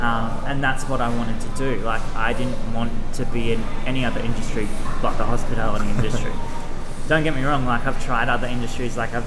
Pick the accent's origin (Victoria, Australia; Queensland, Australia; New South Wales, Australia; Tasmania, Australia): Queensland, Australia; Townsville; now in Sunshine Coast, Australia; No. So I actually grew up in Townsville. And then obviously due to my challenges and health conditions, we kind of had to make a quick move up here very recently.